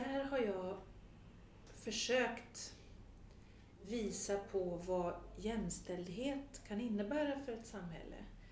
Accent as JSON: {"language": "Swedish", "country": "Sweden", "said": "Som svensk så har man förmånen att representera en utrikespolitik som är baserad på värden."}